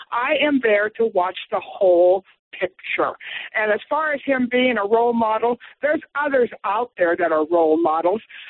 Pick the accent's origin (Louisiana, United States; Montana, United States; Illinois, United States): Montana, United States; also born or lived in Seattle; I am from Montana, big sky country.